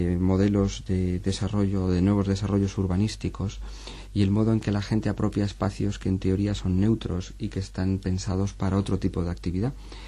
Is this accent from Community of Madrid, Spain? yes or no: yes; Madrid, Community of Madrid, Spain; yo soy de Madrid y muy urbanita, y los puertos realmente son espacios exóticos para mí